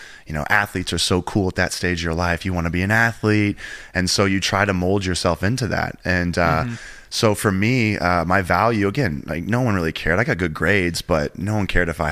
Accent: Missouri, United States; now in Phoenix, United States; And we're rival high schools.

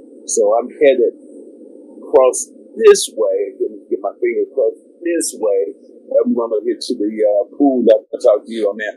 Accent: the South, United States; I'm from the South, when you come into a building, baseball cap, whatever hat you have on should not be on your head

